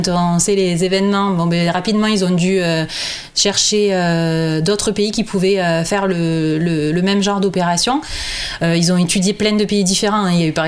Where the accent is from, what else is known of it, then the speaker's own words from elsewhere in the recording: Southern France, France; Moi, comme on peut m'entendre, je viens du sud de la France.